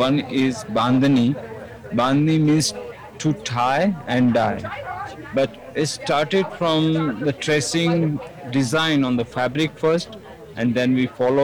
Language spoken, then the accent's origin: English; Gujarat, India; I'm from Gujarat.